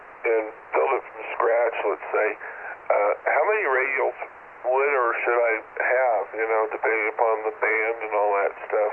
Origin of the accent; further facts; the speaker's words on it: Nebraska, United States; Yeah, I have a friend of mine I grew up with back in Nebraska.